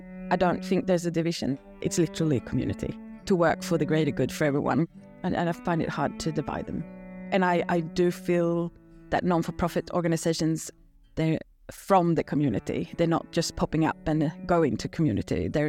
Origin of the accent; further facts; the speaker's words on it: Sweden; I am one of the directors of Potoroo Palace. I am from Sweden. I have worked here for 8 years.